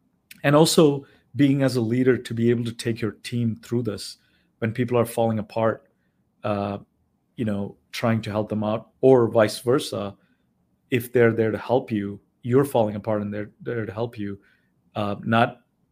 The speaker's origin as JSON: {"language": "English", "town": "Chicago", "region": "Illinois", "country": "United States", "said": "I thought I was from Chicago and I was like, hey, I got this."}